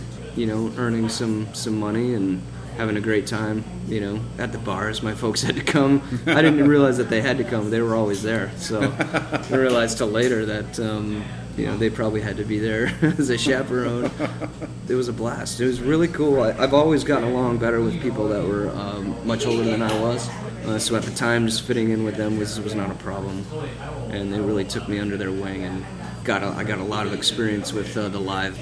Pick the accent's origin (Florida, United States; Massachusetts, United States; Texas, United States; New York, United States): Massachusetts, United States; So I grew up mostly in New England and mostly in Massachusetts.